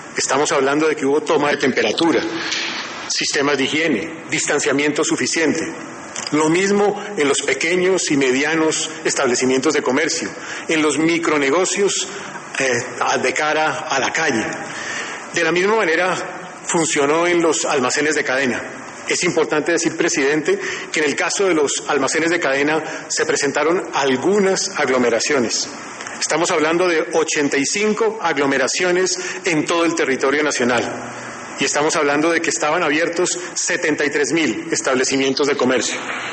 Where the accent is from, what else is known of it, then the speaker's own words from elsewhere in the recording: Colombia; de la disciplina de nosotros como colombianos en el uso de tapabocas